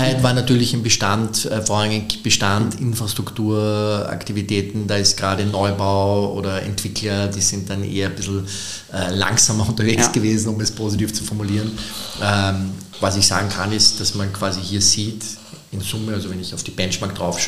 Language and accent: German; Austria; bei uns in Österreich, wir sind da noch ein bisschen hinterher, auch Deutschland noch.